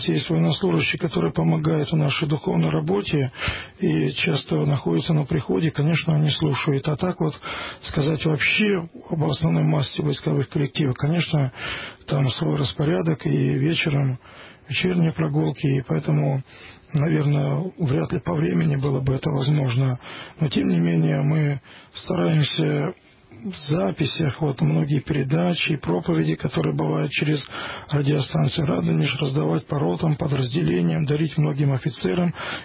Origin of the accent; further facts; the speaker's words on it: Moscow Oblast, Russia; born there; И хотя я родился в Пушкинском районе, но вот именно ту часть северную мало знал.